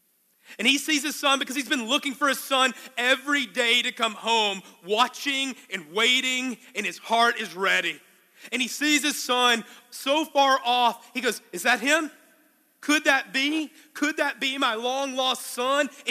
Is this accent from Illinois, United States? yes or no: no; Arkansas, United States; I'm from Arkansas. We know about hog farms, you know, Woo Pig Suey, right?